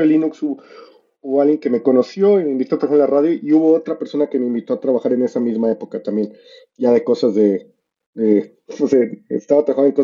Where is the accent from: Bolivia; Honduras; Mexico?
Mexico; Veracruz; born there; Vale, yo nací en Veracruz, en el puerto de Veracruz.